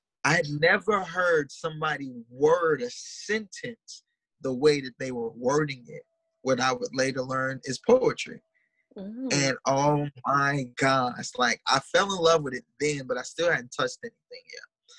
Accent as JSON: {"language": "English", "town": "Miami", "region": "Florida", "country": "United States", "said": "My family's Bahamian, so I heard a lot of reggae, a lot of Caribbean music. I'm from Miami, so naturally I heard a lot of Hispanic music."}